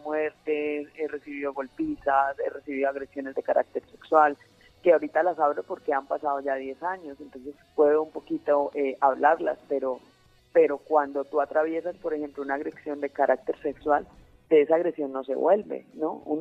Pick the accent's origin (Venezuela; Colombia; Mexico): Colombia; moved away; Yo tuve que salir de Colombia 3 veces, esta es la tercera vez que yo no puedo estar en mi país.